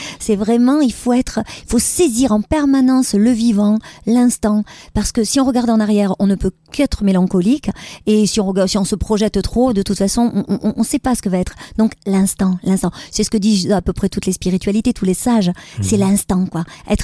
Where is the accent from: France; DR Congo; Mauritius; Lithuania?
France; Marseille, Provence-Alpes-Côte d'Azur; also born or lived in Andalusia; le sud de la France, puisque je suis marseillaise, mais le sud de l'Espagne, puisque je viens d'Andalousie aussi